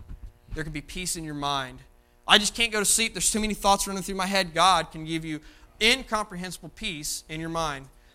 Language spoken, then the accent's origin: English; Dugger, Indiana, United States; I'm from Duggar. Give me a break.